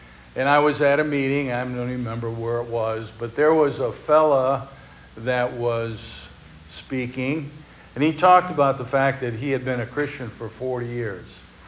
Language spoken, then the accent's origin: English; Oregon, Ohio, United States; As Joey said, I'm from Oregon, Ohio, which is a suburb of Toledo. We're up on the lake.